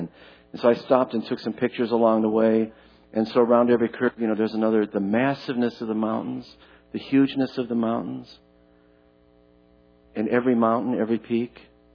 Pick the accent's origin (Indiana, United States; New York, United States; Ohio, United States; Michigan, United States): Michigan, United States; Detroit; You don't want to mess with me because I'm from Detroit, okay?